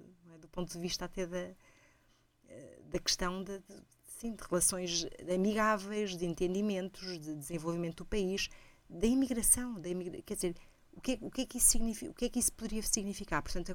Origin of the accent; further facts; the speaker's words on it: Portugal; obviamente agora enquanto portuguesa, não é, fico muito mais entusiasmada e contente